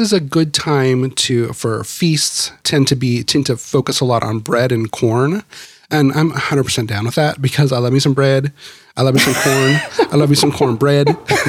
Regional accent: Idaho, United States; as I mentioned, I grew up in Idaho in the country, very rural, and I did, like, we raised livestock and they would take them and show them at the county fair.

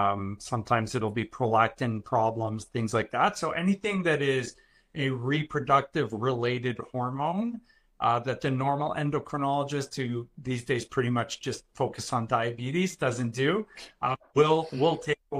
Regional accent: Canada; also born or lived in Iran; So I was born in Iran, but we moved here when I was very, very little, 8 months old, to Canada.

